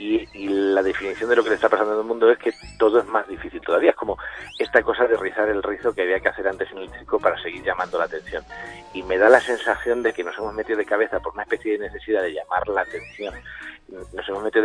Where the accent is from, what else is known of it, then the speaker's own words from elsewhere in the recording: Melilla, Spain; born there; also born or lived in Albacete; yo nací en Melilla, que era Málaga de entonces, en la provincia de Málaga